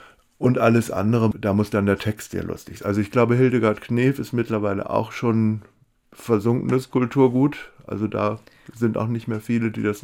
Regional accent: Celle, Lower Saxony, Germany; Ich bin in Celle aufgewachsen, also in der niedersächsischen Provinz

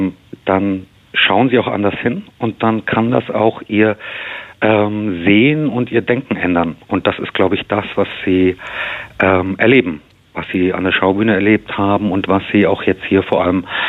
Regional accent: Bavaria, Germany; also born or lived in Italy; Na, ich bin ja in Italien und in Bayern aufgewachsen

